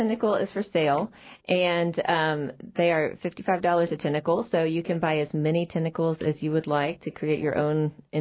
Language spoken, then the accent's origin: English; Texas, United States; I live in Dallas, Texas. So I grew up in Texas.